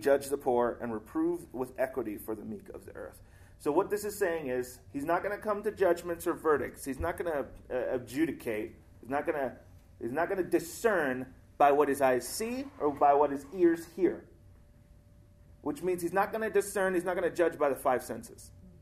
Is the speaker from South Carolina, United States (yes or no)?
no; Hawaii, United States; growing up in Hawaii, that we had this thing.